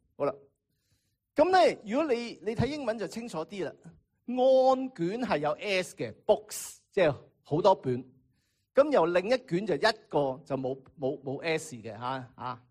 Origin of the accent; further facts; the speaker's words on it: China; 我哋中国人明啦，即系电走啊！